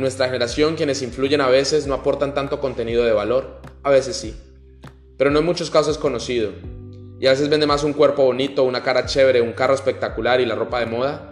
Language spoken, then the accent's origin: Spanish; Cúcuta, Norte de Santander, Colombia; que estaba dando en Cúcuta, mi ciudad de origen